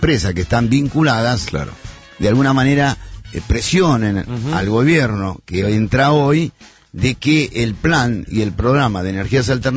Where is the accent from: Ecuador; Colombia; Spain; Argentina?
Argentina; aquí tenemos 45 millones de habitantes, somos 45 millones de habitantes